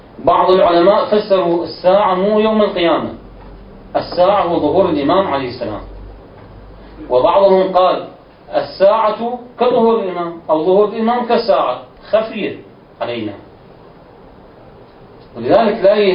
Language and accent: Arabic; Iraq; ولذلك ما يحدث عندنا في العراق وفي دول الجوار